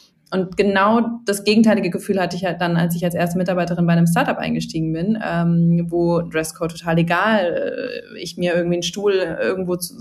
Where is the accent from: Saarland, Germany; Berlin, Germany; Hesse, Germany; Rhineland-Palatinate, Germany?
Hesse, Germany; now in Munich, Germany; ich komme eigentlich aus dem Rhein-Main-Gebiet und bin dann für eine andere Gründungsidee nach München gekommen vor 5,5 Jahren